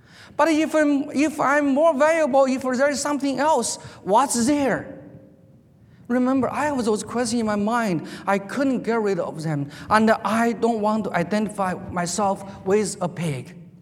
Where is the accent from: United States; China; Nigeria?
China; I was born and raised in China, of course, China then was I was born during the heydays of Cultural Revolution. So atheism was the only thing I knew.